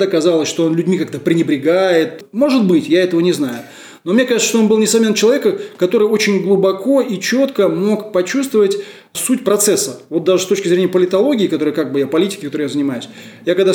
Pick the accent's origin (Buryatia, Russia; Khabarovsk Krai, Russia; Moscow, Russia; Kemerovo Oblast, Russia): Moscow, Russia; я обычный, что называется, советский парень, да, ну, я коренной москвич, да, как я уже сказал, родился здесь, родился в совершенно неверующей семье